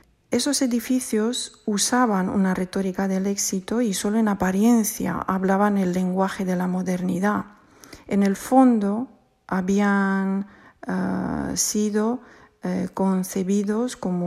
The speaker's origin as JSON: {"language": "Spanish", "country": "Romania", "tie": "born or raised there", "said": "me veo proyectada años atrás en mi niñez en Rumanía. Nosotros vivíamos en un pueblo, en un entorno bastante rural"}